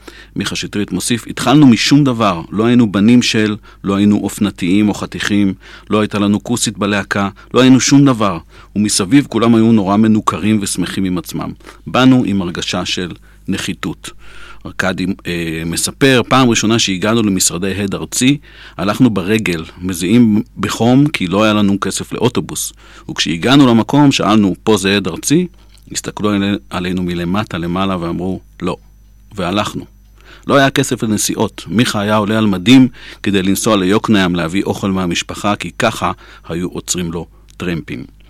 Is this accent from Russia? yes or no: yes; Russia; now in Tel Aviv, Israel; גם בתור עולה חדש מרוסיה וגם בתור חדש בתל אביב הרגשתי מותקף.